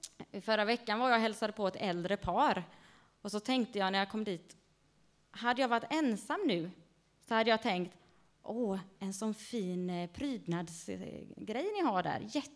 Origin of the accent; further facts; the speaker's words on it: Vaggeryd, Jönköping County, Sweden; jag kommer ursprungligen ifrån Vaggeryd.